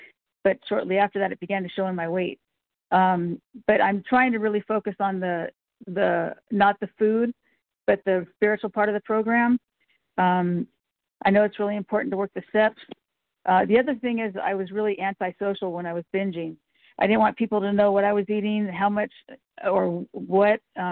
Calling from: California, United States; I'm from Southern California.

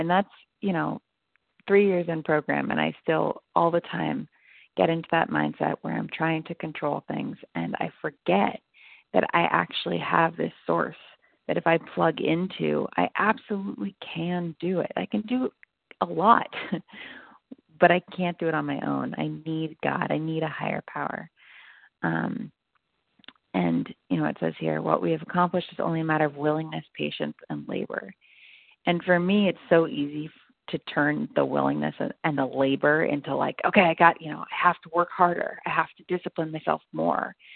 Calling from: California, United States; calling from California, although my contact list says Massachusetts, just so everyone's aware.

